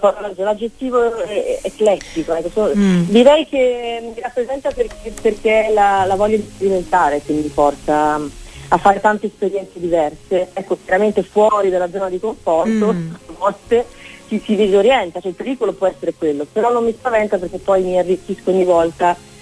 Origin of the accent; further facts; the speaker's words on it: Trento, Trentino-Alto Adige, Italy; born there; io sono nata a Trento, però mi sento, come dire, mi sento italiana di tutta la penisola dentro.